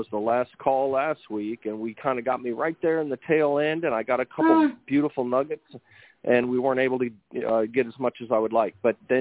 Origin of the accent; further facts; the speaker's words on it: Royal Oak, Michigan, United States; born there; I was born in Royal Oak, Michigan at 9:03 p.m.